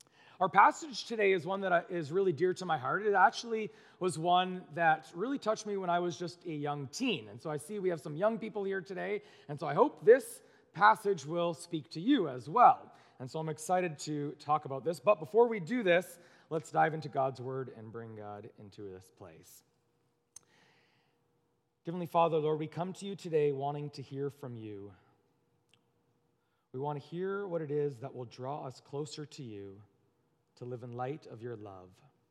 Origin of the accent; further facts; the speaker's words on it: Amherstburg, Ontario, Canada; I'm originally from the Windsor area, down in a town called Amherstburg on the border